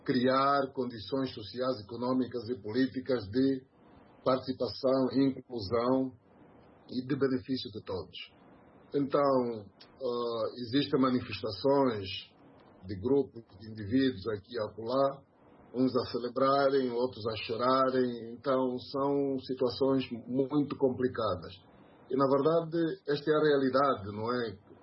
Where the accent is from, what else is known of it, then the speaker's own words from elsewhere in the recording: Angola; como angolano e como cidadão